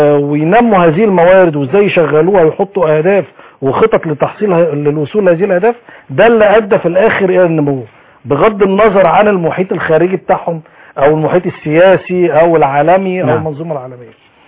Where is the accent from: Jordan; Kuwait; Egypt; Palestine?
Egypt; احنا عندنا في مصر 4 مليون تاجر مسجلين في الغرف التجارية